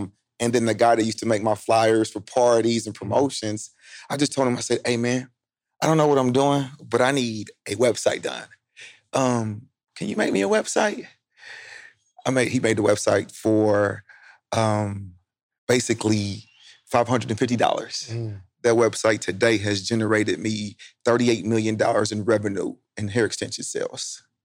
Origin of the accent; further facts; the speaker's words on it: Indianapolis, Indiana, United States; So, man, I'm from Indianapolis, Indiana.